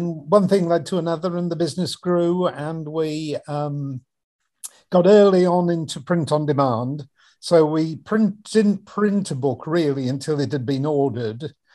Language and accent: English; Calderdale, Yorkshire and the Humber, United Kingdom; I was born in Yorkshire, born and brought up in Calderdale, I'd always had this sort of hankering to go back. So we moved back up north and bought a farmhouse on the Pennines, and we were there for 10 years.